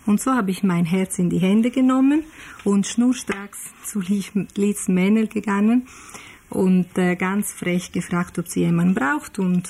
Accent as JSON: {"language": "German", "town": "Florence", "region": "Tuscany", "country": "Italy", "tie": "born or raised there", "second_language": "German", "moved": "as an adult", "lives_now": "Germany", "said": "ich bin in Florenz in Italien geboren und dort bin ich aufgewachsen, habe ich studiert bis zu einem Romanistik-Studiumabschluss. Dort habe ich bis 1980 gelebt und gearbeitet"}